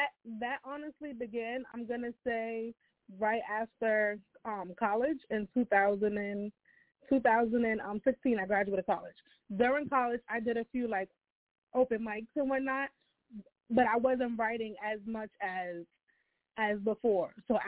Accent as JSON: {"language": "English", "town": "New York City", "region": "New York", "country": "United States", "said": "I'm from the Bronx, New York"}